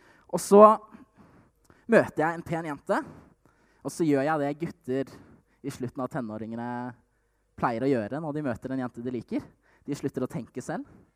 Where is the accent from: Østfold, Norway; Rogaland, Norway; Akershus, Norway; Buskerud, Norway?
Rogaland, Norway; Stavanger; now in Oslo, Norway; bor i verdens aller beste by, Oslo. Og som dere hører på dialekten min, så jeg oppvokst i verdens styggeste by, Stavanger.